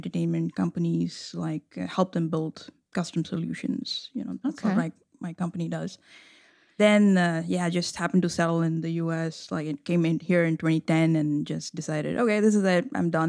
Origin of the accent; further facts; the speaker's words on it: India; so I'm from India originally